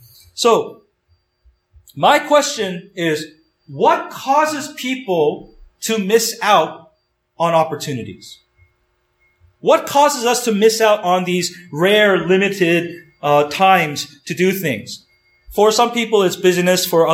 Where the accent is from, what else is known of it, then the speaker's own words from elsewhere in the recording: Toronto, Ontario, Canada; is from my hometown. He lived and died in Toronto, Canada. And so for many years, we actually lived in the same city.